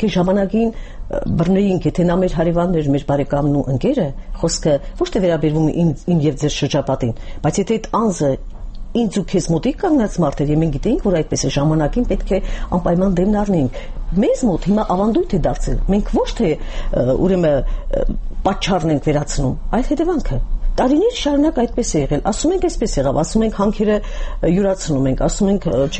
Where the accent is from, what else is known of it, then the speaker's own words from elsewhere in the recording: Mastara, Aragatsotn, Armenia; օրինակ մեր գյուղում, հիմա Մաստարայում, որտեղ ես ծնվել եմ